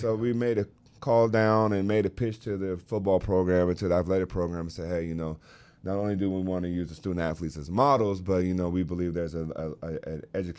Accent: Las Vegas, Nevada, United States; I'm from East Las Vegas, and for a long time, I only repped East, and I was very proud of that.

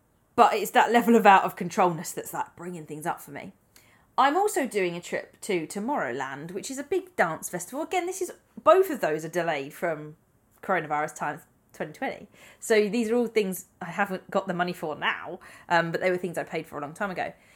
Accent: United Kingdom; I might get away with it being a British speaker.

